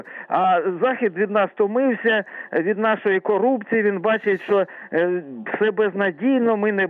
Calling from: Zhytomyr, Zhytomyr Oblast, Ukraine

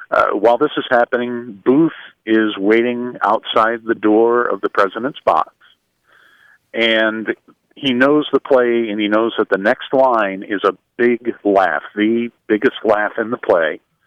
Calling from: Jensen Beach, Florida, United States; I'm calling from Jensen Beach, Florida.

